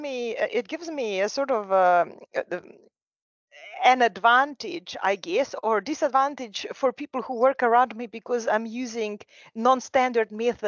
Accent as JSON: {"language": "English", "town": "Celje", "region": "Savinja", "country": "Slovenia", "tie": "born or raised there", "second_language": "English", "said": "I wonder whether I'm walking the streets of Arab Peninsula or whether I'm walking the streets of my hometown. Celje is rather green, lots of trees. The old city center is actually on the side of the river bank."}